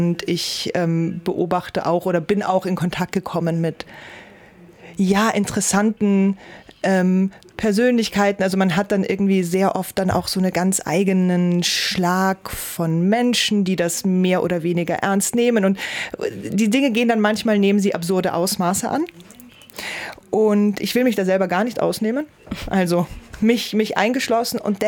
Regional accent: Vienna, Austria; ich weiß, man hört es nicht sehr, aber ich komme aus Wien.

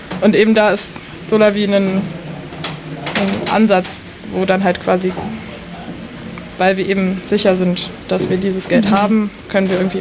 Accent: Berlin, Germany; aber ich bin halt in Berlin aufgewachsen

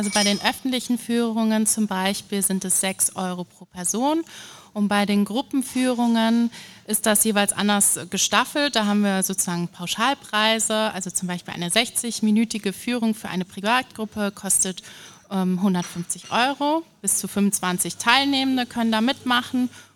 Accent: Düsseldorf, North Rhine-Westphalia, Germany; Also ich komme eigentlich nicht aus Schwäbisch Hall, auch nicht aus der Region, sondern ich komme aus Düsseldorf.

